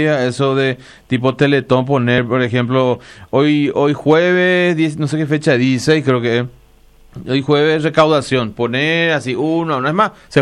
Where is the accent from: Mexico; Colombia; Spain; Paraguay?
Paraguay; Lambaré, Central; Realmente Lambaré, yo soy de Lambaré también